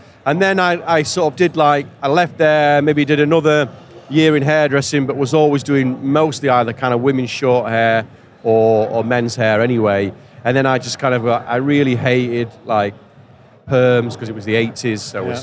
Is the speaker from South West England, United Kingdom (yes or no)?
no; Sheffield, Yorkshire and the Humber, United Kingdom; also born or lived in London; Moved to Sheffield in the early 70s when my parents moved to work, and then been in Sheffield ever since.